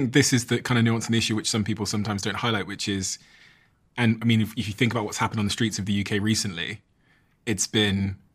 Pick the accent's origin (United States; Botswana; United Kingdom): Botswana; born there; I was born in Botswana.